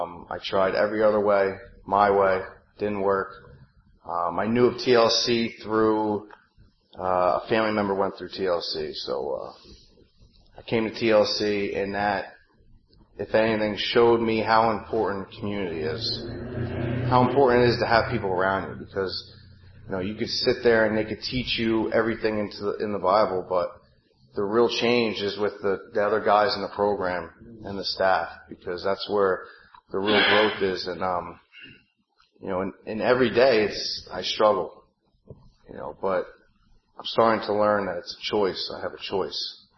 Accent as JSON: {"language": "English", "region": "New Jersey", "country": "United States", "said": "I'm 31. I'm from New Jersey, a small little country town in northern Jersey."}